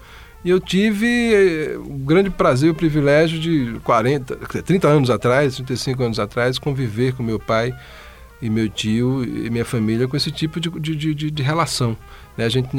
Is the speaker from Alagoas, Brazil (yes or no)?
yes; Maceió, Alagoas, Brazil; Isso, Alagoas. Eu sou natural de Maceió